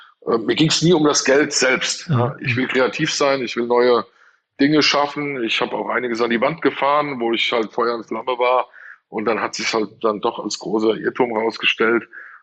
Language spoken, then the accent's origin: German; Hesse, Germany; Das ist authentisch, weil Ebelwoi, das ist hier meine Heimat.